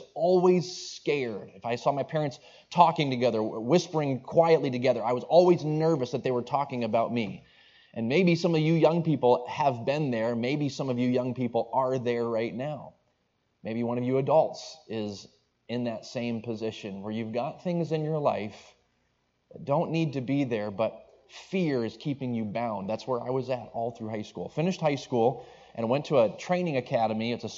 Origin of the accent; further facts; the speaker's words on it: Maine, United States; Originally, I am from the state of Maine, was born and raised in Maine, way up north, so I am thoroughly a Yankee in that sense.